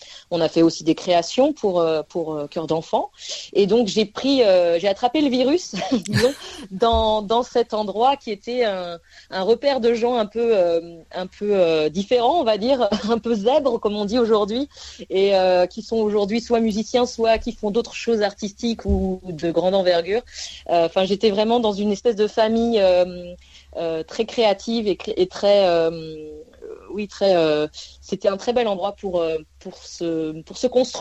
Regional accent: Rennes, Brittany, France; born there; Je suis née à Rennes, en Bretagne.

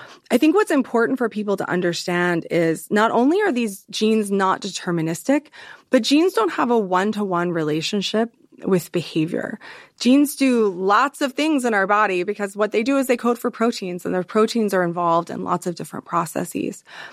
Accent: Southern United States, United States; accent: Southern; I'm going to try to put that in my Southern accent and take that from here.

